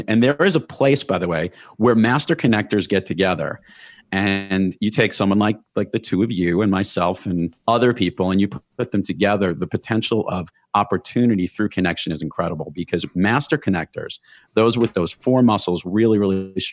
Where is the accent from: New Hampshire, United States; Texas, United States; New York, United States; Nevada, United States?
New York, United States; Rockaway Beach; also born or lived in Brooklyn; now in Westchester, United States; And I've lived in New York my whole life. It's actually really interesting. I grew up in Rockaway Beach, Queens. I was born in Brooklyn, grew up in Rockaway Beach, Queens.